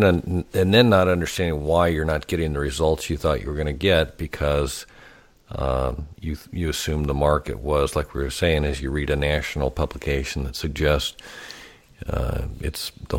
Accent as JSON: {"language": "English", "region": "Kansas", "country": "United States", "tie": "born or raised there", "lives_now": "Portland, United States", "said": "I'm from the Midwest, and it's funny you bring up Lake of the Ozarks. I actually did a year down there at Osage Beach, but grew up in Kansas."}